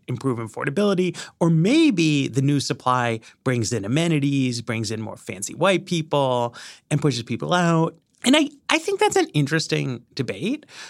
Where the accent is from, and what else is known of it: New York, United States; born or raised there